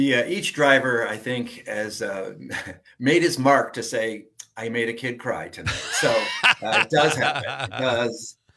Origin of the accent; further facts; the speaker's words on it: Connecticut, United States; And I'm like, I grew up in Connecticut. And I thought, this is New England.